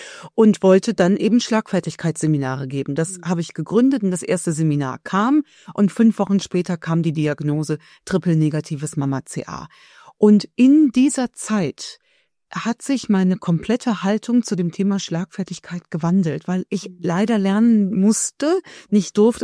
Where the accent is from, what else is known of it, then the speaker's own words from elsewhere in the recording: Cologne, North Rhine-Westphalia, Germany; Ich bin Kölnerin